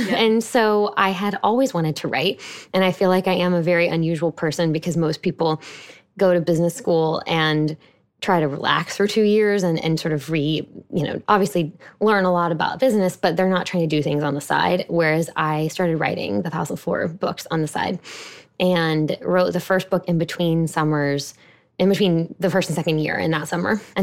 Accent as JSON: {"language": "English", "town": "Houston", "region": "Texas", "country": "United States", "tie": "born or raised there", "said": "I live in my hometown of Houston, Texas, and my office is on the first floor"}